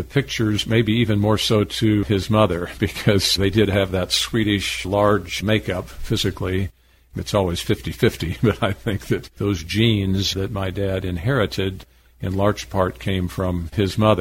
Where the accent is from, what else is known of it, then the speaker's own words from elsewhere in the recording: Grinnell, Iowa, United States; born there; now in Nichols Hills, United States; I was born in Grinnell, Iowa. That was the home that my mother, she was born and raised there.